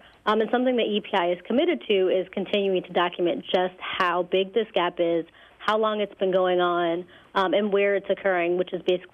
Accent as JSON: {"language": "English", "region": "Ohio", "country": "United States", "said": "I'm actually from Northeast Ohio, so a lot of my family are UAW members who work in manufacturing"}